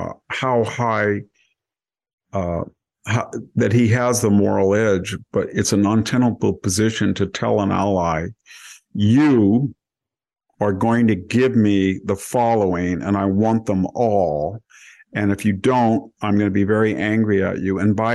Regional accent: United States; But I'm not him. I'm an American.

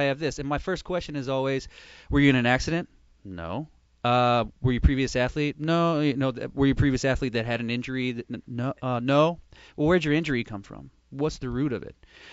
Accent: Texas, United States; I'm from Texas, first of all. I mean, we are meatitarians there through and through.

